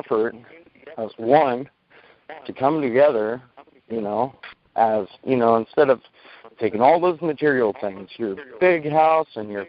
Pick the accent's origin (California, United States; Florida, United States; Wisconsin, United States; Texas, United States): California, United States; I'm from Northern California